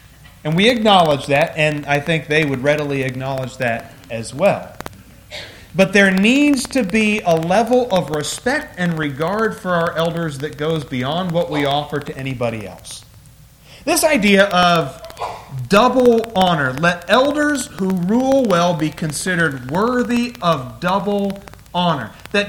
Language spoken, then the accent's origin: English; United States; I'm an American just like you.